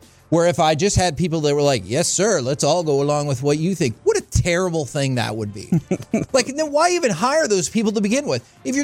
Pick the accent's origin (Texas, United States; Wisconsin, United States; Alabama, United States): Texas, United States; you and I were both, Alec, I believe too, born and raised in the Metroplex, love the Cowboys.